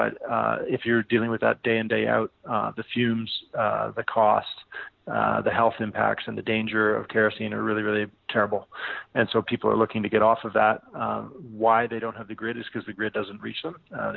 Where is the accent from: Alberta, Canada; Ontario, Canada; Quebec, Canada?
Ontario, Canada; Toronto; also born or lived in Chapel Hill, United States; I grew up in Toronto